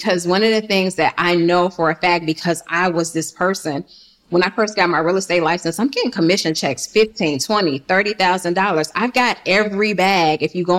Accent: Chicago, Illinois, United States; now in Atlanta, United States; I'm originally from Chicago. So we're buying buildings in Chicago

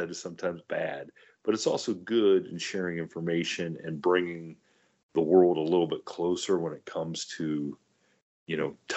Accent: Ohio, United States; This is what's crazy is growing up in Ohio, you never thought there was Bigfoot.

